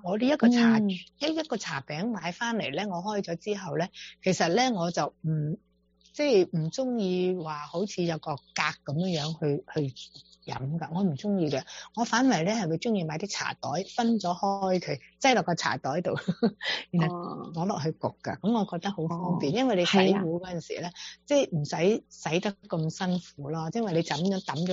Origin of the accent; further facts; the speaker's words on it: China; 即系嗰个洗碗机真系唔系好啱我哋中国人嗰啲。